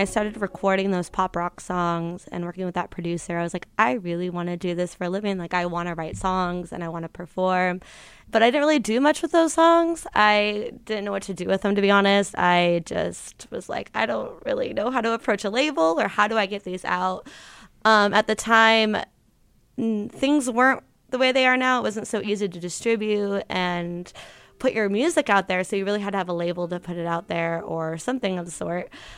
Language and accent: English; Anaheim, California, United States; I grew up in Anaheim, California, so only about an hour from LA.